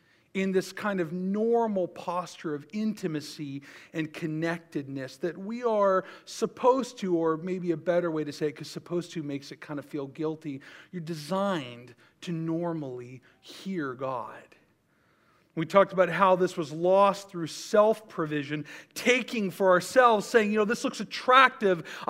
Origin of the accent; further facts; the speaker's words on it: Alpine, California, United States; I grew up in East County, San Diego. Go Chargers, go Padres, Jesus' favorites. That's why they lose all the time. I grew up in a little town called Alpine on your way up into the Cuyamaca Mountains